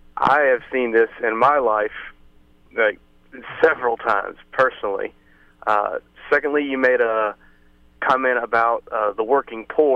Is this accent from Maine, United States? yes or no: no; Mississippi, United States; now in Washington, United States; I am originally from Mississippi. That's where my parents are currently. I'm now living in Washington, D.C.